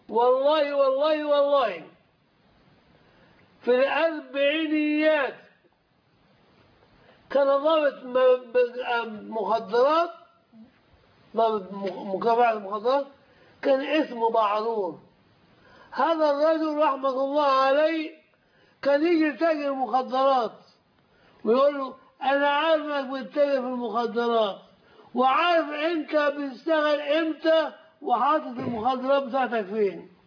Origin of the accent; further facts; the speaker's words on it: Egypt; والله البلاد كانت عندنا في مصر بالذات كلها كانت أمن وأمان